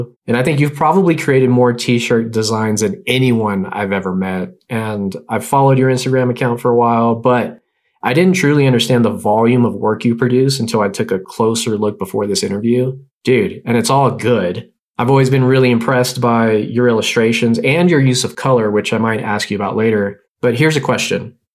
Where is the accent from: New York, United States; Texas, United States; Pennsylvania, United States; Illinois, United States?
Texas, United States; Austin; But because I'm from Austin, I get in like host mode.